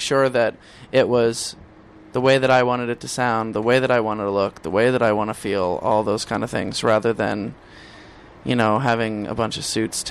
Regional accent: East Coast, United States; Like, I'm from the East Coast

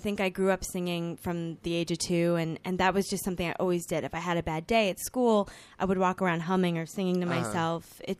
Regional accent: New Jersey, United States; Yeah, I grew up loving, you know, to go into Manhattan. I'm from New Jersey. To go into Manhattan and watch all the shows.

